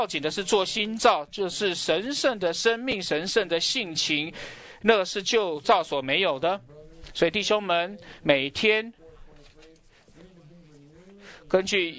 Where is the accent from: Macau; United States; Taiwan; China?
United States; Chinese is a second language; 我是从美国来